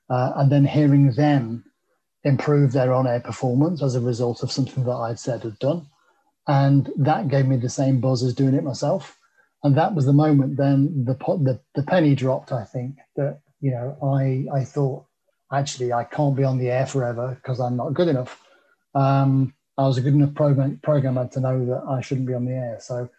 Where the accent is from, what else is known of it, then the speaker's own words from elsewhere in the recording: Derby, East Midlands, United Kingdom; And then Derby's my hometown, and to do the breakfast show back to my hometown, which again I did for about 9 years all told, was just a great honour and was great fun.